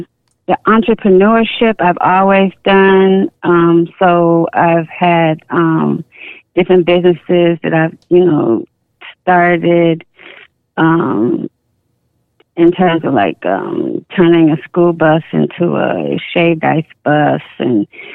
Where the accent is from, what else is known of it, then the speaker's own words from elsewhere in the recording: Chicago, Illinois, United States; also born or lived in New York; So, yeah, growing up in Chicago was just like a bowl of mixture of people and fine arts and religions and, you know, all different kinds of cultures. My mom is a minister, so fourth grade we moved to New York, Manhattan, and lived there for a year.